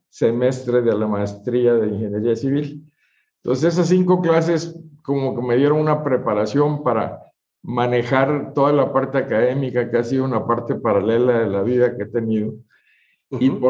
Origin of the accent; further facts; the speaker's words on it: Guayaquil, Guayas, Ecuador; also born or lived in Monterrey; Yo soy nativo de Guayaquil, Ecuador.